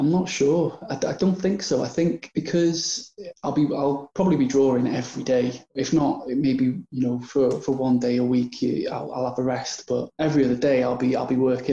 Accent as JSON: {"language": "English", "town": "Wrexham", "region": "Wales", "country": "United Kingdom", "said": "I'm an illustrator from Wrexham in North Wales."}